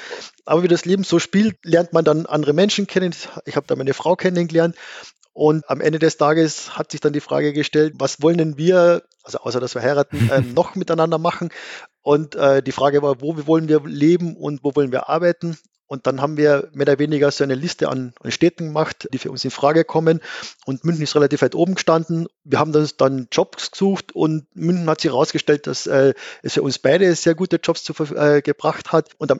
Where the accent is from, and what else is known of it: Carinthia, Austria; born or raised there; now in Vienna, Austria